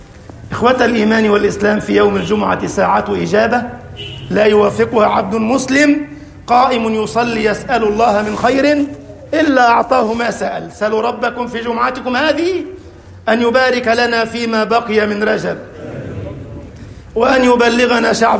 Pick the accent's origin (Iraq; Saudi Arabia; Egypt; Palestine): Egypt